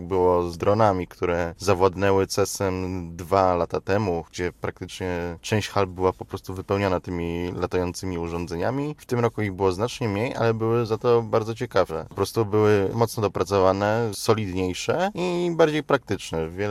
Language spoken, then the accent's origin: Polish; Łódź, Łódź Voivodeship, Poland; że jestem z Łodzi